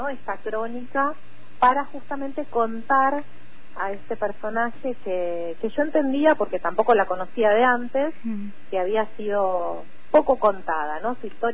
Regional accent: Quilmes, Buenos Aires Province, Argentina; Quilmes, que es de donde soy yo, al sur del conurbano bonaerense

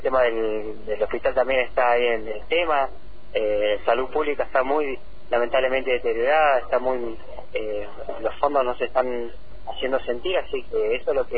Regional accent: Argentina; es parte de nuestros derechos como argentinos

